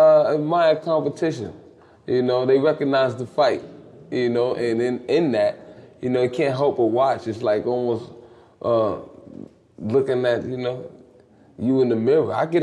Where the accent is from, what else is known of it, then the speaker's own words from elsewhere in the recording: Harlem, New York, United States; Cypher was just always prevalent growing up in Harlem.